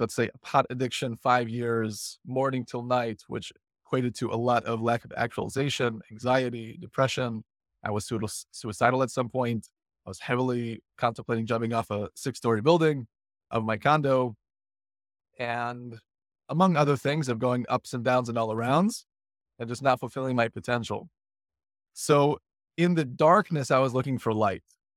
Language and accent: English; Illinois, United States; I grew up in the Chicago suburbs to former Soviet Union parents, my father from Ukraine, my mother from Russia.